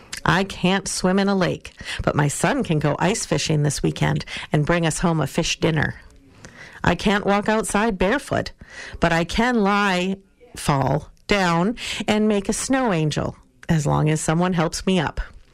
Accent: Grand Rapids, United States; When I was in elementary school, my hometown of Grand Rapids held a winter festival for several years, Vinterslass.

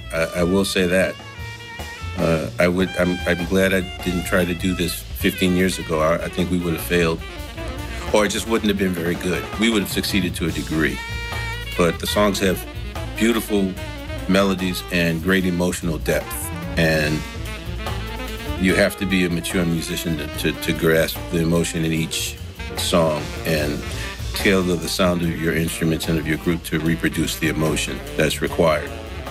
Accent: New Orleans, Louisiana, United States; I grew up in New Orleans and grew up singing songs and clanging pencils on a fence, singing

